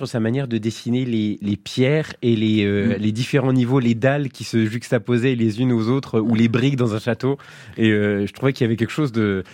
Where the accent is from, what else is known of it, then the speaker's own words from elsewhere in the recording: Grand Est, France; parce que je suis lorrain.